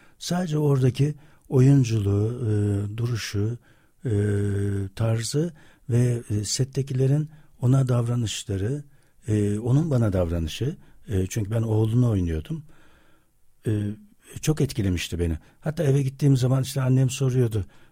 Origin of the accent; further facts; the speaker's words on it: Istanbul, Turkey; also born or lived in İzmir; İzmir'de doğdum, ondan sonra İstanbul'a geldim, tekrar bir işte bir Merzifon'a gittik falan, sonra geldik şeye, İstanbul'a.